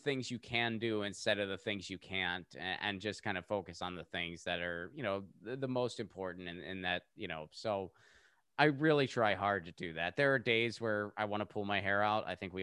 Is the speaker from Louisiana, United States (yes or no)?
no; Pittsburgh, Pennsylvania, United States; I grew up in Pittsburgh. So that was, okay. That was one of the closer beaches to us.